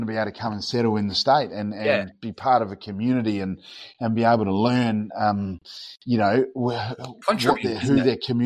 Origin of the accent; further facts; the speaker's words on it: South Australia, Australia; also born or lived in United Kingdom; I was born and bred in South Australia long, long time ago.